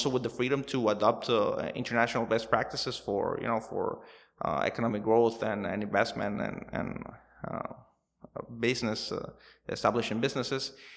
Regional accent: San Pedro Sula, Cortés, Honduras; English is a second language; I'm from San Pedro Sula in the mainland of Honduras, Cortes.

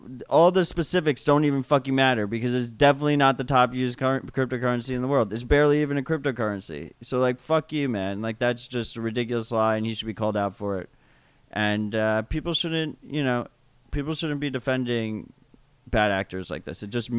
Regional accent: United States; I mean, as an American, I would prefer if the SEC took like a very hands off approach

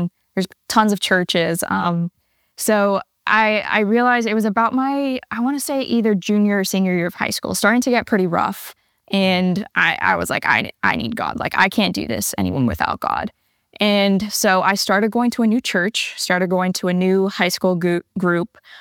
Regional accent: Newport, United States; Yeah, Ryan from Newport, which I'm from Newport. So small.

